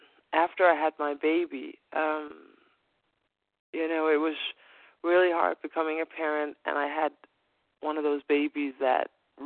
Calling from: Copenhagen, Capital Region of Denmark, Denmark; I'm calling from Copenhagen in Denmark.

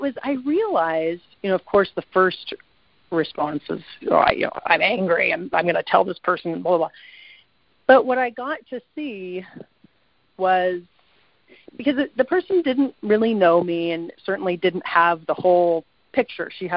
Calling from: Seattle, Washington, United States; Oh, Seattle. Seattle.

